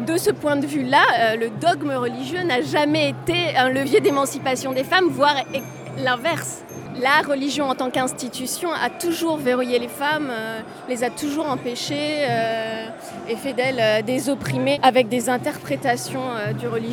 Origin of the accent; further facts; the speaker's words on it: Constantine, Constantine Province, Algeria; Je suis de Constantine. Donc c'est une ville assez conservatrice.